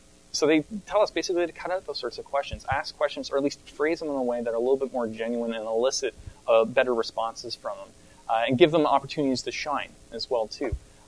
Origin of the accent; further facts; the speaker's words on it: Canada; As a Canadian